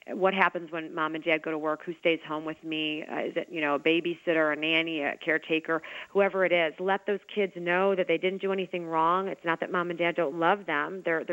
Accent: Chicago, Illinois, United States; I hail from Chicago.

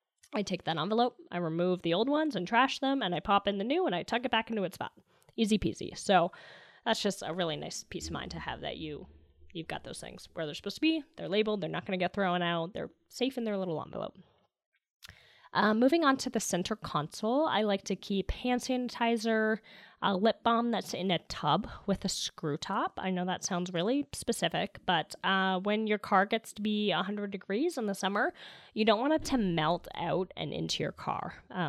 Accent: Canada; I grew up in Canada

